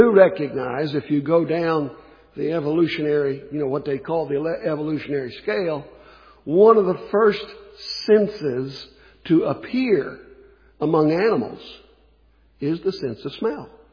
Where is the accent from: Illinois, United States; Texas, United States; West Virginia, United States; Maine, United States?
West Virginia, United States; when I first came to Iowa, you know, I'm brand new to this area. I was raised in West Virginia.